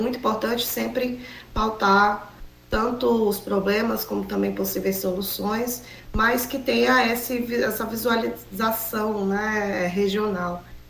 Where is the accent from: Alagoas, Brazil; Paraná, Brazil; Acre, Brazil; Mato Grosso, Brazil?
Acre, Brazil; continuar contribuindo cientificamente e com a sociedade acreana, de onde eu nasci e vivo. E, se Deus quiser, vou continuar aqui na nossa terrinha